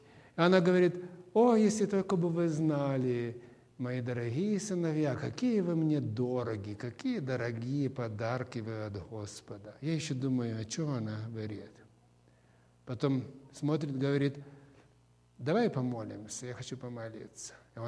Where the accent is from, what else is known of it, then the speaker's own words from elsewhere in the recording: Chernivtsi, Chernivtsi Oblast, Ukraine; приеду в Украину, в свой город Черновцы, и проведу евангельскую программу, потому что сам украинец в России проработал 34 года